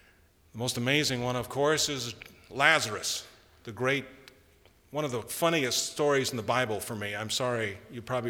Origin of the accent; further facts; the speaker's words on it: Glendale, California, United States; I grew up in Glendale, California, as the video showed, just a few blocks from the Voice of Prophecy.